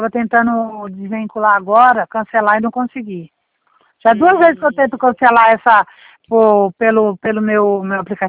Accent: Cabreúva, São Paulo, Brazil; Eu sou de Cabreúva.

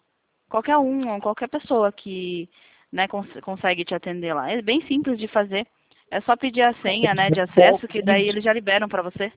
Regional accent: Sorocaba, São Paulo, Brazil; sou de Sorocaba.

